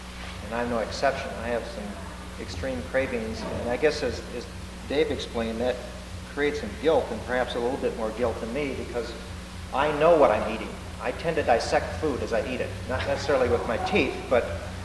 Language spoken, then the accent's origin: English; Wisconsin, United States; I come from Wisconsin, which is a dairy state, so I can use that as an excuse.